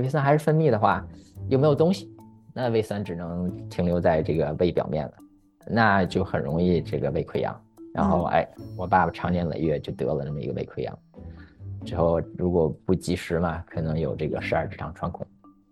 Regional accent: Tianjin, China; 我是天津人

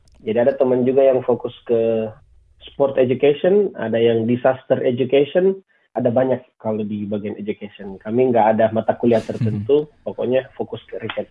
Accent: Indonesia; kami yang berasal dari Indonesia

